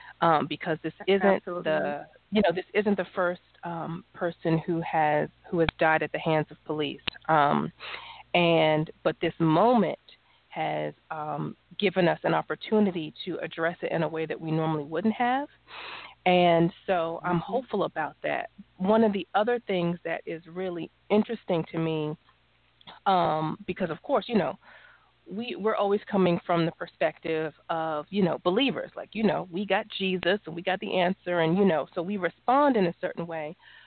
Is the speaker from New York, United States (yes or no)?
yes; New York, United States; born or raised there; also born or lived in Las Vegas